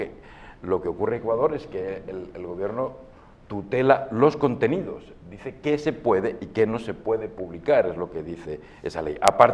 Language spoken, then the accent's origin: Spanish; Spain; Yo te puedo hablar de esto porque soy español